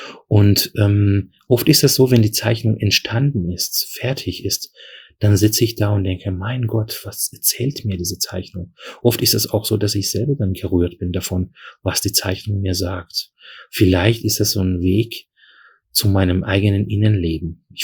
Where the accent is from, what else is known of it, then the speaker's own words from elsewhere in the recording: Heidelberg, Baden-Württemberg, Germany; Damals als Heidelberger hatte ich nicht viel von Mannheim gesehen.